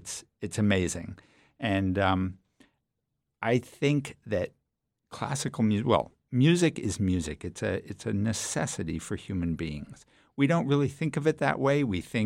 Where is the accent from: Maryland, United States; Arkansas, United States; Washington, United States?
Maryland, United States; Baltimore; We lived on opposite coasts. I grew up in Baltimore, and he lived in Los Angeles.